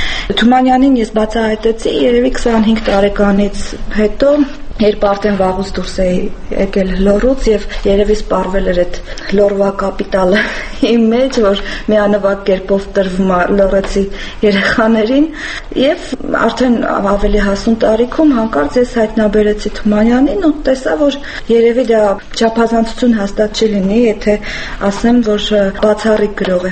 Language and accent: Armenian; Stepanavan, Lori, Armenia; Ես ծնվել եմ Ստեփանավանում և իմ ամբողջ մանկությունը անցել է թումանյանական մթնոլորտում